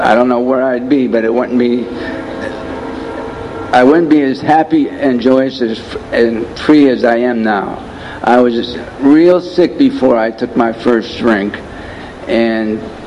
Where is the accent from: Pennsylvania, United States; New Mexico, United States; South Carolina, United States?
Pennsylvania, United States; Erie; also born or lived in Corry, United States; But I was born in Cory, Pennsylvania a few years ago, and when I was an infant, my biological parents got divorced, and so I went with my mother, and she moved to Erie, Pennsylvania